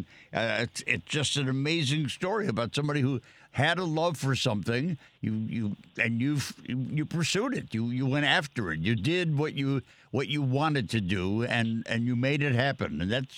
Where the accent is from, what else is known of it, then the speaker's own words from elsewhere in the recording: Chicago, Illinois, United States; You know, I'm a northern person. I'm born and raised in Chicago, but I have gone down south on several occasions